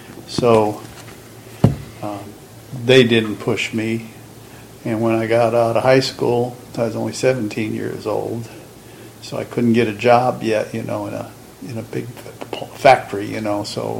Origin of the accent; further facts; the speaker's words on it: Hobart, Indiana, United States; also born or lived in Gary; Well, I was born in Gary, Indiana, in 1937, September the 5th. And we moved from there to a little town out of Gary, Hobart, Indiana, and that's where I was raised.